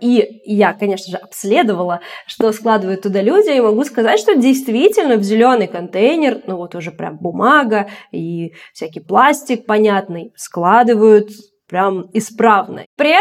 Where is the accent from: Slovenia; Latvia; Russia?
Russia; Bryansk, Bryansk Oblast; now in Buenos Aires, Argentina; Я вообще из Брянска. Но так сложилась жизнь, что сейчас я живу в Буэнос-Айресе, в Аргентине, уже почти год. В одном из самых лучших районов Буэнос-Айреса, как я считаю, это район Палермо.